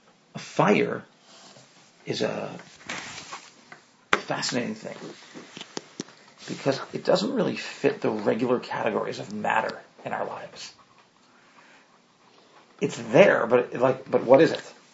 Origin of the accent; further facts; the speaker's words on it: Arizona, United States; Yes, I am an American. Yes, I am an Arizonan.